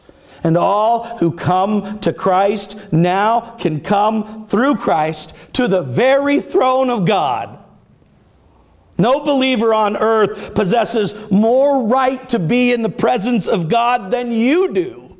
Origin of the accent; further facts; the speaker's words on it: United States; I am proud of my citizenship as an American.